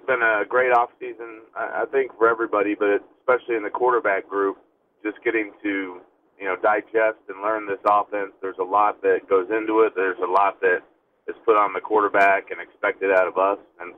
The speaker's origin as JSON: {"language": "English", "region": "Arizona", "country": "United States", "tie": "born or raised there", "said": "I grew up in Arizona, which obviously is a different type of heat."}